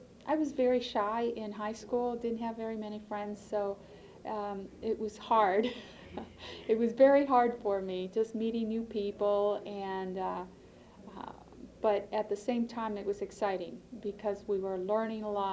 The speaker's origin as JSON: {"language": "English", "region": "California", "country": "United States", "tie": "born or raised there", "also_born_or_lived": "Mexico", "said": "then we immigrated to California when I was starting elementary school."}